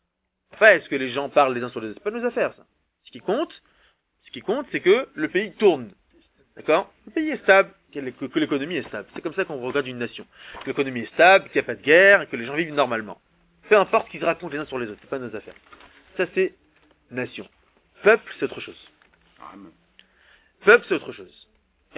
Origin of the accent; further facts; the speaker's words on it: France; nous, on appartient au peuple juif et on est français.